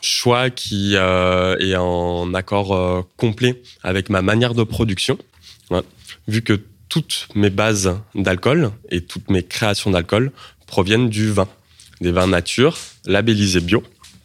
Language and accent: French; Valence, Auvergne-Rhône-Alpes, France; also born or lived in Florence, Italy; now in Montpellier, France; je suis distillateur. Je suis originaire de Valence dans la Drôme et je suis parti en Italie, à Florence, où j'ai habité pendant 1 an.